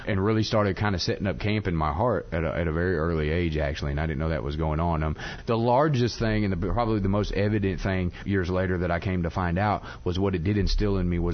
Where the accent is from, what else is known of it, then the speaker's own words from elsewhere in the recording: Nashville, Tennessee, United States; I mean I grew up in Nashville, Tennessee, by the way.